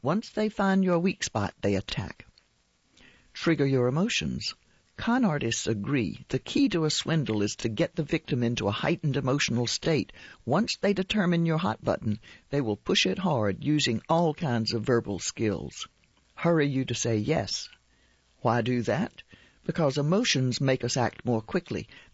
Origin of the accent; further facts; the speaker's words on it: Michigan, United States; Allison Herschel, who directs the Michigan Elder Justice Initiative in my home state